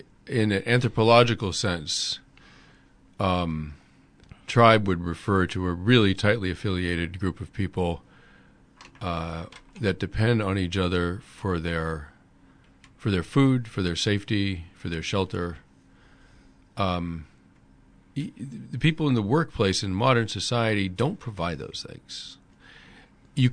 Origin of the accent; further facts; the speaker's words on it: United States; And it was really moving to see that as an American.